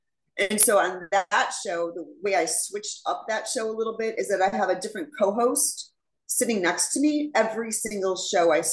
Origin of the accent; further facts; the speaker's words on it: Chicago, Illinois, United States; Of course, I'm from Chicago.